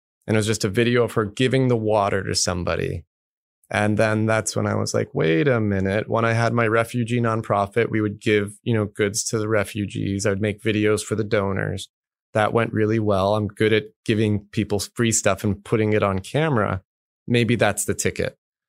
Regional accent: Los Angeles, California, United States; now in Austin, United States; In Los Angeles.

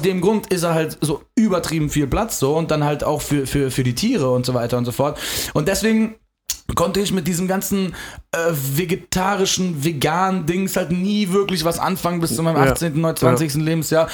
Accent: Namibia; in so Ländern wie Amerika, aber auch da, wo ich herkomme, also auch in Namibia, ne, da ist ja so mega viel Fläche

